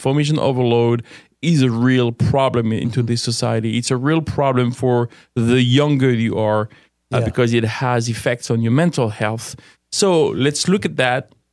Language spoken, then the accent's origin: English; France; my home country, which is France, a very secular country in many ways, not interested in any input by beliefs or religions.